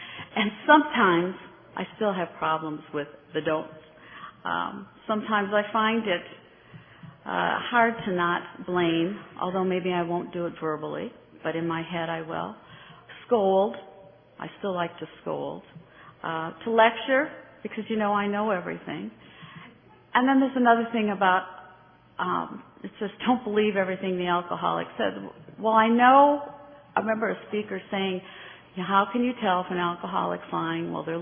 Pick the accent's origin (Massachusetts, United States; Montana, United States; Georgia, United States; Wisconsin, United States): Wisconsin, United States; also born or lived in Tucson / Minneapolis / Cincinnati; now in Fort Myers, United States; Because I was born and raised in Wisconsin. I lived in Tucson, Arizona for 5 years. I then moved to Minneapolis for a year, and then I spent the majority of my life in Cincinnati, Ohio.